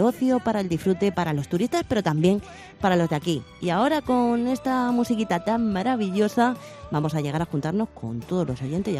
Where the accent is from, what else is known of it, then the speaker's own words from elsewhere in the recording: Cartagena, Region of Murcia, Spain; para invitarles a que vengan a mi tierra, Cartagena